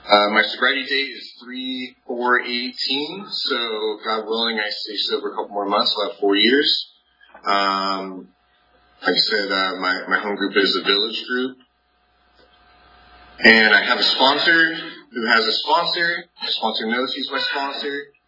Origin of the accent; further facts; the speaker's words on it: Lodi, California, United States; also born or lived in Lockford; I grew up in Lodi, California, up north, and I went to the same elementary school, and then in seventh grade, we moved to a small town of Lockford.